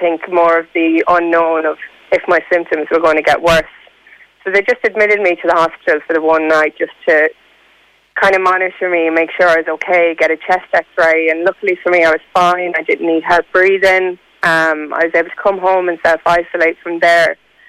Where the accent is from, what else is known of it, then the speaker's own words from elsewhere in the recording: Galway, County Galway, Ireland; I'm from Galway, so it was the university hospital.